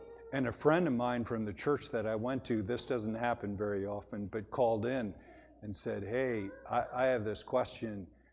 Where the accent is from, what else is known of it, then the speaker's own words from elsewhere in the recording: Michigan, United States; When I was a young man, like 16, 17 years old, I don't know if there's anyone around here. I grew up in Michigan.